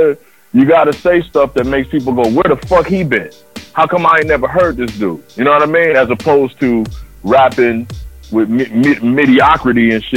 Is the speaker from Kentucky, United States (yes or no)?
no; California, United States; But, nigga, I'm from the 9. You feel me? I'm from Dino, and that's the armpit of the industry.